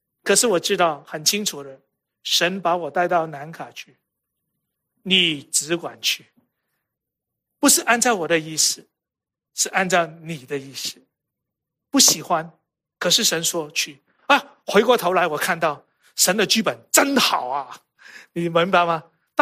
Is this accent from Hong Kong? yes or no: yes; Hong Kong; also born or lived in Mississippi / New York; 我是一个 city boy 哈，是城市长大的孩子。那我在香港出生啊 ，city boy 哈。